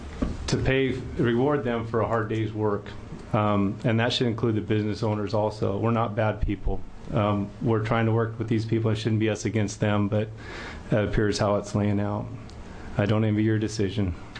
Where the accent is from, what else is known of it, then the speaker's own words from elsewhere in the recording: Portland, Oregon, United States; I grew up in Portland delivering newspapers when I was a kid until I could get a job at minimum wage